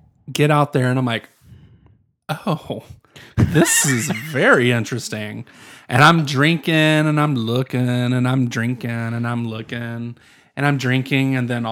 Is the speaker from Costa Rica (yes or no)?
no; the South, United States; accent: Southern; And I was young and still, I had my Southern accent still.